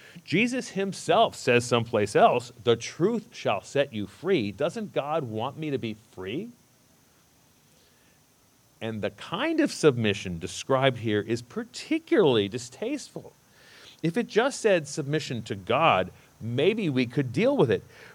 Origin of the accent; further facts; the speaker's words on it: United States; Being American, we pride ourselves on freedom.